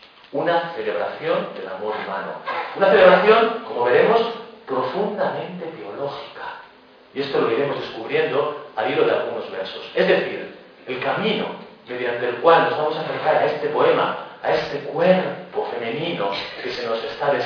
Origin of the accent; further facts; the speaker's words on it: Castile, Spain; Yo conozco un poco el de Castilla, el de mi tierra